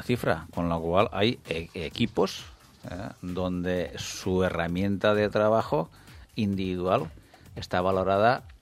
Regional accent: Spain; como español

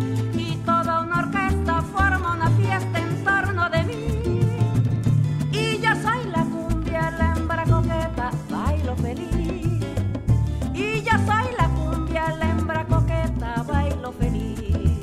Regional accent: Colombia; Yo soy colombiana.

